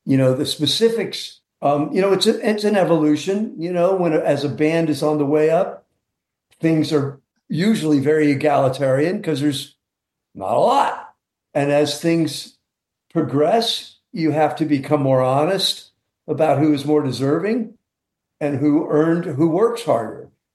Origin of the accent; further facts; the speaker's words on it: California, United States; it wasn't like this elite velvet rope world that I grew up in California.